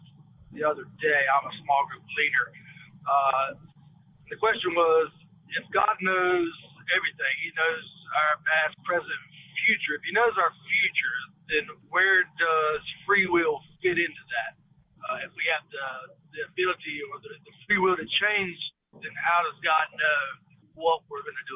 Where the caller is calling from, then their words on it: Wilmington, North Carolina, United States; I'm from Wilmington, North Carolina.